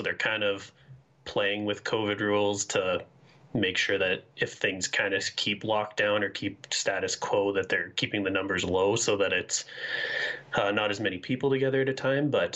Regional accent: Saskatchewan, Canada; like I'm from Saskatchewan.

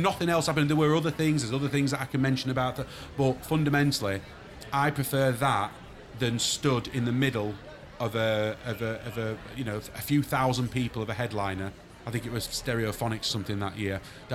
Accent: Yorkshire and the Humber, United Kingdom; I find it hard to say Lancashire, being a Yorkshireman.

